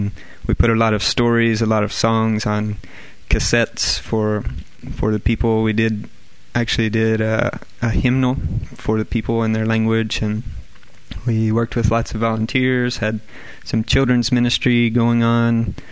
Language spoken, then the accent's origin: English; Hardinsburg, Kentucky, United States; now in West Africa; Well, I'm from Hardinsburg, Kentucky, a small town, and I was going to the University of Kentucky studying math education and thought I wanted to be a teacher.